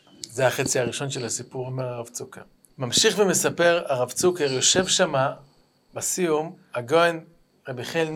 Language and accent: Hebrew; Haifa, Haifa District, Israel; אני גם בתור חיפאי, אז גם לחיפה הגיעו הרבה רוסים